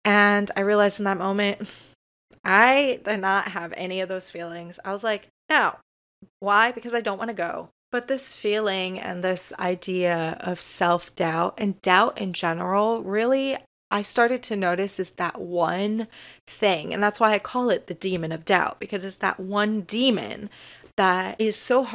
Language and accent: English; Florida, United States; it's kind of unfortunate because I grew up in Florida